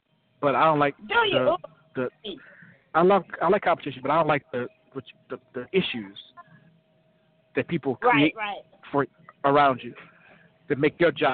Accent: Cleveland, Ohio, United States; now in Georgia, United States; I'm originally from Cleveland, Ohio. I've lived a lot of places, but I'm from Cleveland, Ohio, and I've been living in Georgia for about 8 years.

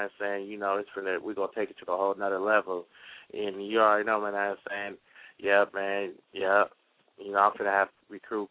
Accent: Minnesota, United States; I'm from Mayos, Minnesota.

